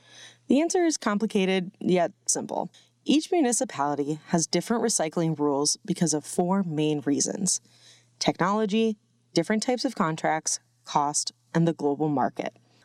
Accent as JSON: {"language": "English", "town": "Glendale", "region": "Arizona", "country": "United States", "tie": "born or raised there", "said": "I grew up in the West Valley, in Glendale. It's one of the cities in the valley where you can't recycle glass."}